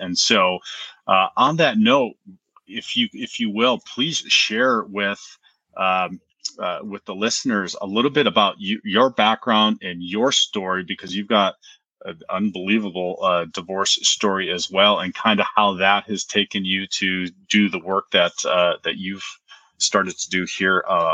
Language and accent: English; Denver, Colorado, United States; hailing from my hometown here in Denver, Colorado.